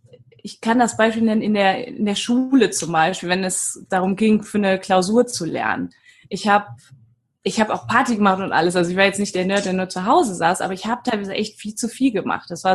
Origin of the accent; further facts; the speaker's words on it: Duisburg, North Rhine-Westphalia, Germany; also born or lived in Düsseldorf; ich bin in Düsseldorf geboren, in einem riesengroßen Haus in Duisburg aufgewachsen bin, mit meinem Vater, mit meiner Mama, bis ich 3 war.